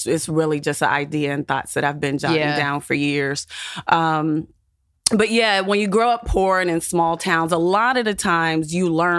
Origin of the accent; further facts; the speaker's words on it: Clairton, Pennsylvania, United States; I'm from Pittsburgh, Mon Valley area. Yes. Mm-hmm. 30 miles south in the Mon Valley area, this small little place called Clairton. And it's a tiny little town with not a lot to do.